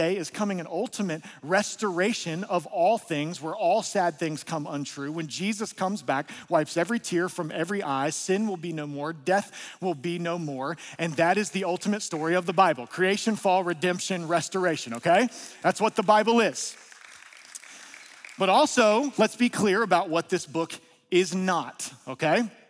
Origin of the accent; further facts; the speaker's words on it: Georgia, United States; a whole bunch of y'alls, because I'm from North Georgia.